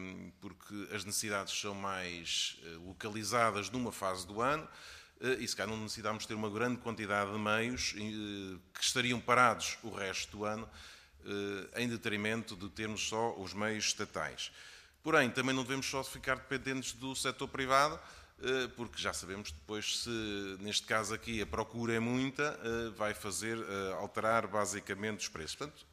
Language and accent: Portuguese; Oliveira do Hospital, Coimbra, Portugal; eu sou da Oliveira do Hospital, é uma zona limite da região de Coimbra com as Beiras e Serra da Estrela, com Viseu e D. Lafões.